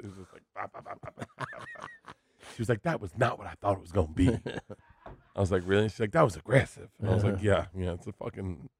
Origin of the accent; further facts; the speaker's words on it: Florida, United States; Growing up in Florida, that was how you spent the end of your night.